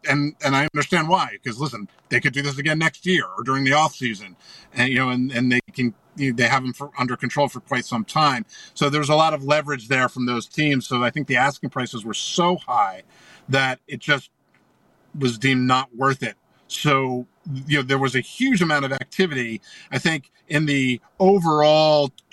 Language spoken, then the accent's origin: English; Northeast, United States; I mean, I grew up in the Northeast since Doc Gooden.